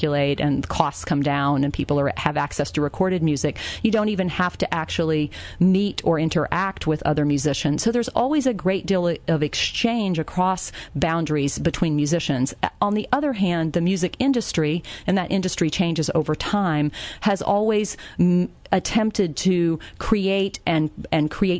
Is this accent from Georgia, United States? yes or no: yes; Atlanta, Georgia, United States; I grew up in Atlanta in a time of integrated schools